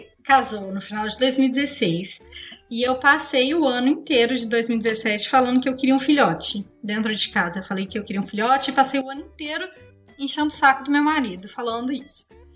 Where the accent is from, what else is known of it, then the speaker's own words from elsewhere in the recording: Belo Horizonte, Minas Gerais, Brazil; eu sou aqui de BH